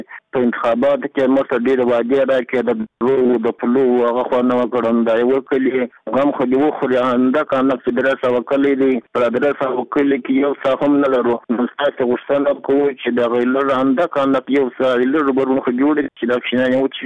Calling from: Gizab, Uruzgan, Afghanistan; زه د ولایت روزګان د ګزاب د ولسوالۍ څخه خبره کوم. … دا زموږ کلی د ګزاب ولسوالۍ کې زموږ کلی د مدخان په نامه دی.

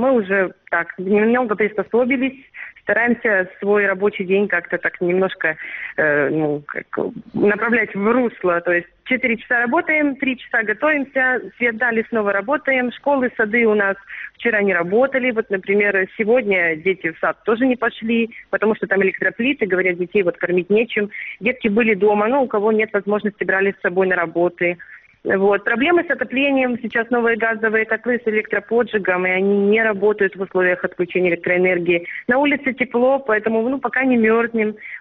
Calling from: Dzhankoy, Crimea, Ukraine; Да, здравствуйте, я из Джанкоя.

